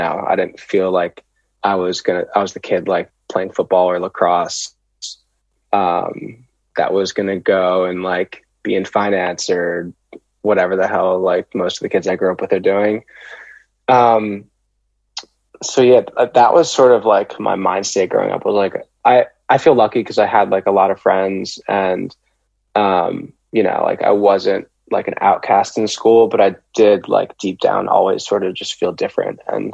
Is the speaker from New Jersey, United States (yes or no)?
yes; New Jersey, United States; I'm from New Jersey. Yeah.